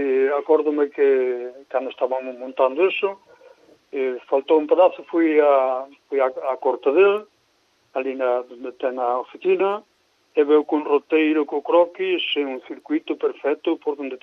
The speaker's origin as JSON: {"language": "Galician", "town": "Cabanas da Baña", "region": "Galicia", "country": "Spain", "tie": "born or raised there", "said": "Eu son de Cabanas da Baña, nací ali, esa é a miña terra, e é donde aprendín casi todo."}